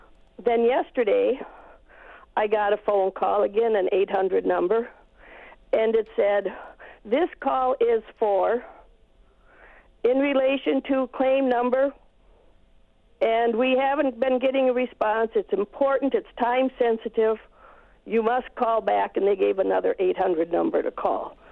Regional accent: Wausau, Wisconsin, United States; I'm from Wausau

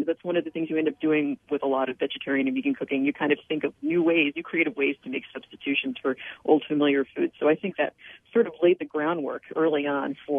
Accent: New England, United States; my folks are from Venezuela, but I was born here in the United States, New England. And while I grew up with a lot of Venezuelan food at home in New England

